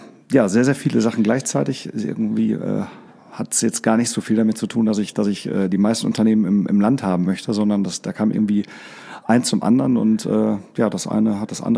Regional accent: Bottrop, North Rhine-Westphalia, Germany; Ich bin aus dem charmanten Ruhrgebiet, aus Bottrop, ganz genau, also mittendrin. Warner Park ist quasi mein Nachbar, da brauche ich nur 5 Minuten zu Fuß hin.

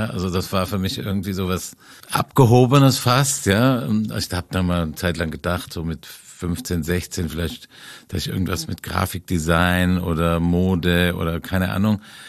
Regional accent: Swabia, Germany; für mich aus dem Dorf in Schwaben.

